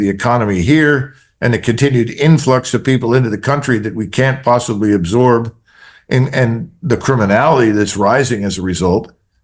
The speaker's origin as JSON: {"language": "English", "region": "Pennsylvania", "country": "United States", "said": "I'm originally from Pennsylvania. My British ancestors settled there in 1681. So I'm somewhat familiar with Pennsylvania."}